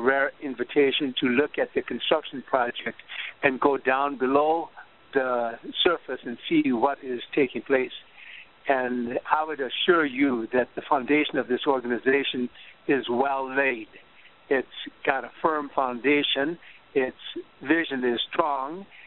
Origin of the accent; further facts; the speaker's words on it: St. Cloud, Minnesota, United States; from St. Cloud, Minnesota.